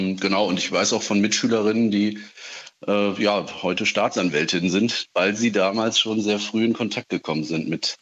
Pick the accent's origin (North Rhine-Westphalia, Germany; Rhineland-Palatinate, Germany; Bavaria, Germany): North Rhine-Westphalia, Germany; also ich bin in Nordrhein-Westfalen zur Schule gegangen